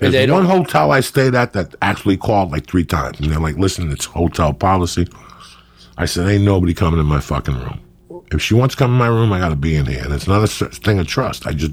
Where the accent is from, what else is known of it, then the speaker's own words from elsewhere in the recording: New Jersey, United States; growing up in Jersey and scratching, like I have a red scar.